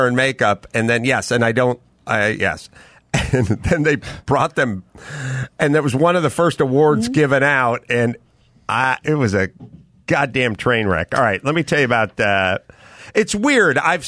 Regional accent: North Hollywood, California, United States; I grew up in North Hollywood

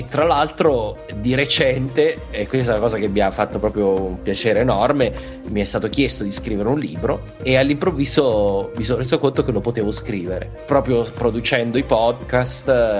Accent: Pescara, Abruzzo, Italy; also born or lived in Milan; Io sono abruzzese, sono nato a Pescara, mi sono trasferito a Milano per studiare all'università.

